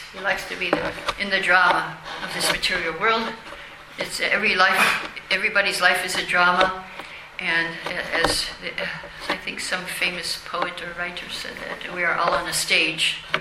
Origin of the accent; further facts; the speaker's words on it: Midwest, United States; I come from the Midwest of America, and that's where they have these tornadoes.